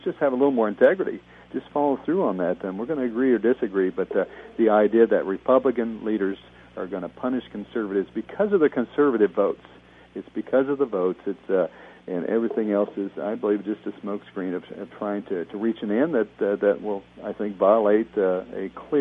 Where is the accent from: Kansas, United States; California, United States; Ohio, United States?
Kansas, United States; I come from Kansas, rural America, and your word is your bond.